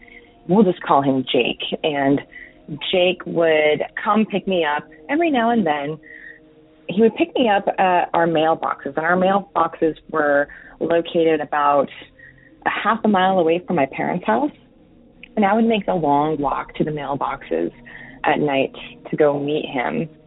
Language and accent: English; New Mexico, United States; moved away as an adult; now in Oregon, United States; I live in Oregon now, but I grew up in New Mexico and spent the first bit of my adult life there, and it's definitely where my heart is.